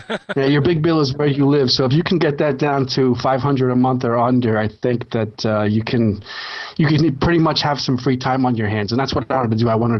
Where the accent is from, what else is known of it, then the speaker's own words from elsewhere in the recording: New York, United States; moved away as an adult; now in Madrid, Spain; I grew up in New York, and I moved to Madrid in 2015 with my wife and son.